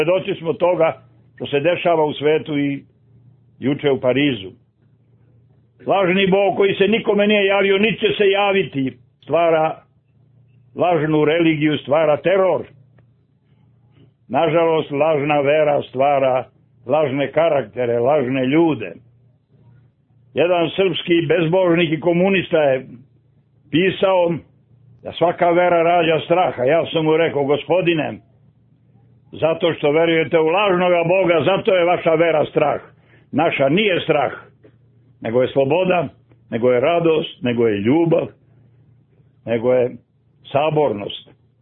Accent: Serbia; born there; Ali sam rođen u Valjevskom kraju.

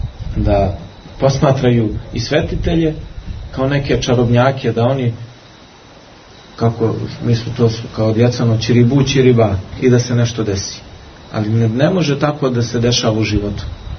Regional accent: Montenegro; kod nas u Crnoj Gori

